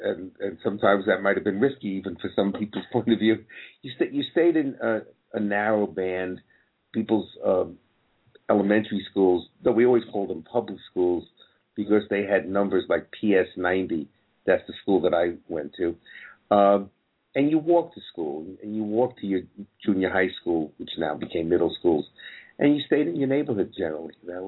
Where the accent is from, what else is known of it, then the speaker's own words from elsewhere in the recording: Bronx, New York, United States; Yes, I grew up in the Bronx.